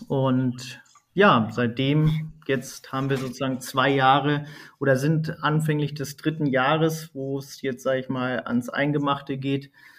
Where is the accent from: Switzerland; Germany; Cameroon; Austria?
Germany; Hanover, Lower Saxony; im Raum Hannover, da ist sozusagen meine Heimat